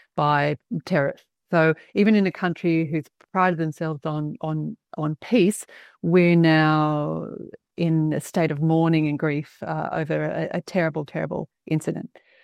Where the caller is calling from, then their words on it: Australia; you know, I'm speaking from Australia.